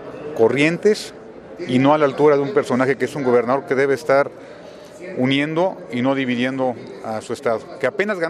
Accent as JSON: {"language": "Spanish", "country": "Mexico", "said": "Todos somos mexicanos"}